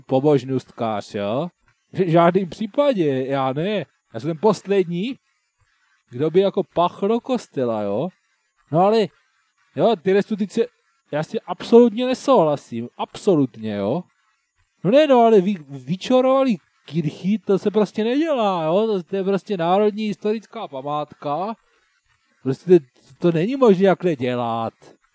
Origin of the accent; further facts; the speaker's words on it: Brno, South Moravian Region, Czechia; tak já jsem z Brna, tak já tady žiju tady